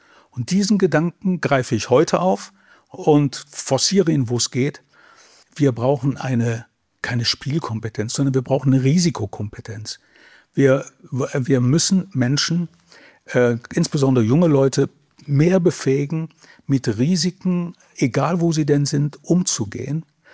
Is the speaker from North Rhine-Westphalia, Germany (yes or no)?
yes; North Rhine-Westphalia, Germany; naheliegend zu meinem Heimatort, der an der Lippe steht und angelt am Sonntagmorgen.